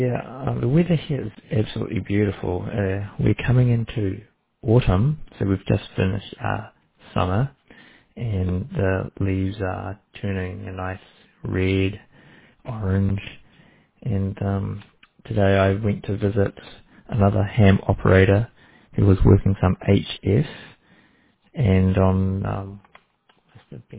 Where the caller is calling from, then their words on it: New Zealand; Yeah, I'm calling from New Zealand. The local time here is 30 minutes past midnight, 12:30 a.m.